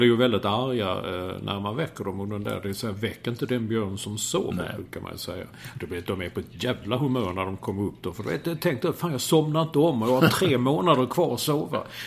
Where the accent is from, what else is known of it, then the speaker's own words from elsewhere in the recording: Malmö, Skåne, Sweden; du och jag är ju födda och uppvuxna i Malmö